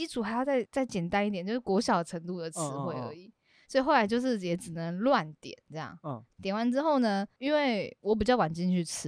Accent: Taiwan; 我们是台湾来的这样，我们就英文讲，就说啊 from 台湾

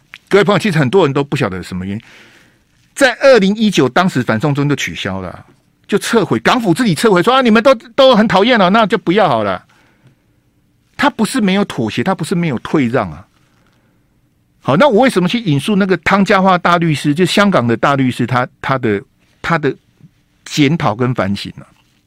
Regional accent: Taiwan; 像我在台湾，我也是土生土长，他在香港土生土长，我在台湾土生土长，我也见证了台湾最黄金最辉煌的时刻啊

